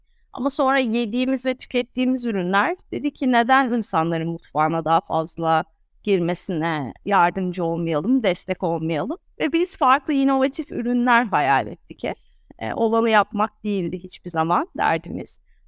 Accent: Antalya, Turkey; Antalyalıyım ben, babaannem çiftçi.

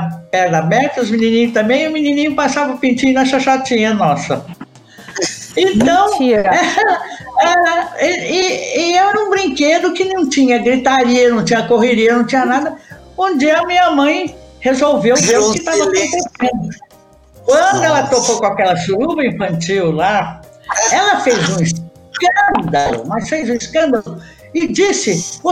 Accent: Tupaciguara, Minas Gerais, Brazil; also born or lived in Bebedouro; Eu tinha uns 6 anos e nós mudamos de Bebedouro para Tupaciguara. Você conhece Tupaciguara, Krishna?

